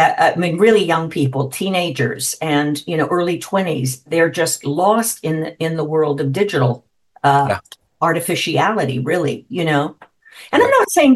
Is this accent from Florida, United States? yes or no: yes; Miami, Florida, United States; moved away as an adult; now in Los Angeles, United States; I was born and raised in Miami, and I left when I finished high school.